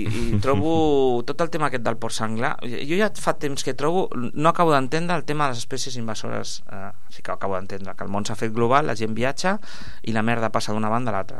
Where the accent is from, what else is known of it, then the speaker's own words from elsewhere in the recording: Catalonia, Spain; Jo, per exemple, vinc de l'Empordà, tinc allà, estic molt de temps a l'Empordà